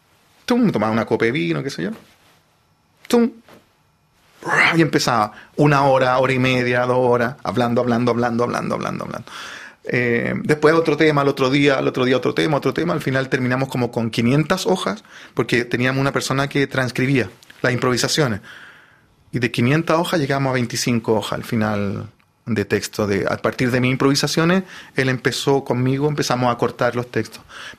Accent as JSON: {"language": "Spanish", "country": "Chile", "said": "me dijeron que como era chileno, era de afuera, lo permitían"}